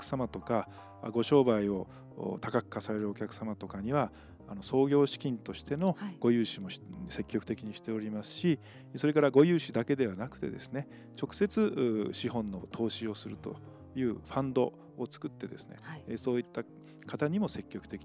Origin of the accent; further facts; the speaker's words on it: Saga, Japan; 私自身ももちろん佐賀の出身ですので、